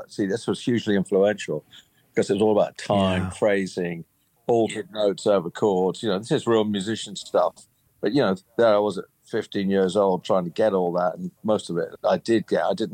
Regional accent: United Kingdom; You know, I grew up in Britain

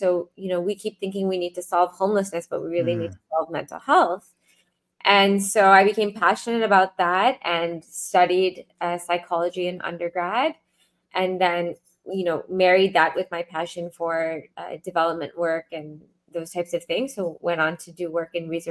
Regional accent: Toronto, Ontario, Canada; I grew up in Toronto, Canada, and I'm the daughter of immigrants

